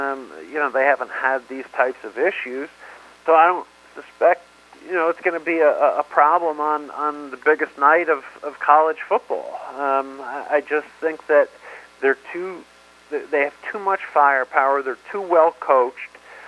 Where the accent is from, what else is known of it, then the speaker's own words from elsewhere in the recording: New Jersey, United States; You know, I didn't follow a lot of college football growing up in New Jersey. It's an NFL area.